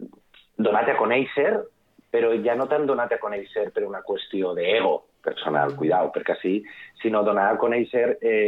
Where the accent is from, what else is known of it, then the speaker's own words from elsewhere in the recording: Vila-real, Valencian Community, Spain; Sí que és veritat que jo soc de Vila-real